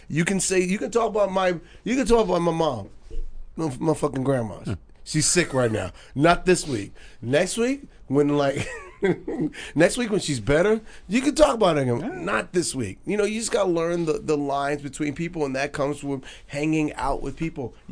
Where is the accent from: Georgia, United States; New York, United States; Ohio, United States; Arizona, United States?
New York, United States; I'm a New Yorker.